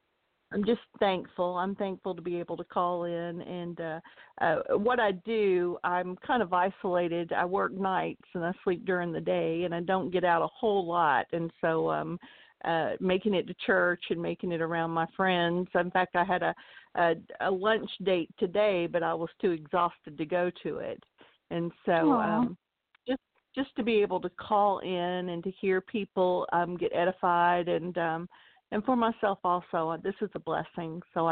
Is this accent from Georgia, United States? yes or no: yes; Savannah, Georgia, United States; And I'm actually from Savannah, Georgia, where there are a lot of cobblestone roads.